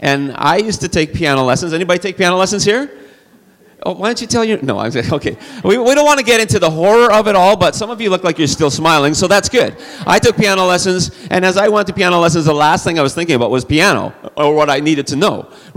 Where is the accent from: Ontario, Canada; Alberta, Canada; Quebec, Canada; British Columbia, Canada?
Ontario, Canada; Thunder Bay; also born or lived in Stoney Creek, Canada; I grew up in Thunder Bay, Ontario, when I was in my sort of elementary and middle school years. Halfway through that, we moved to Stony Creek, Ontario.